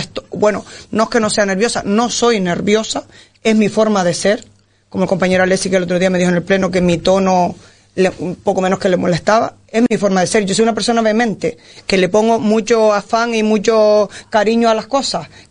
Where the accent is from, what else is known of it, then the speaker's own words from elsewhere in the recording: Morro Jable, Canary Islands, Spain; estoy súper orgullosa de ser de este pueblo, de que la gente me conozca en este pueblo, porque realmente me conocen, porque nací aquí, mis padres, mis abuelos, mi familia, somos todos de Morrojable.